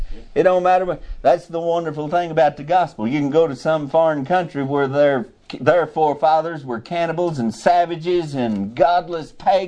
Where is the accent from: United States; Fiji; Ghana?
United States; And that's what I am. Before I'm an American, I'm a Christian.